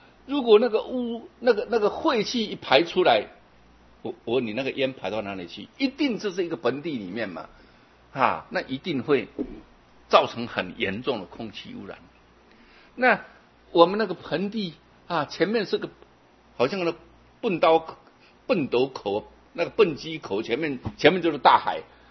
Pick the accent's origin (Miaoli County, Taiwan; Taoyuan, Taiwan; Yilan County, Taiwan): Yilan County, Taiwan; 我们宜兰人很佩服他